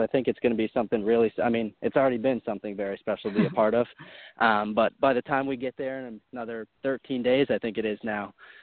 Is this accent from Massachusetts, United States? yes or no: no; Syracuse, New York, United States; So I grew up in Syracuse, New York. It's about an hour south of Watertown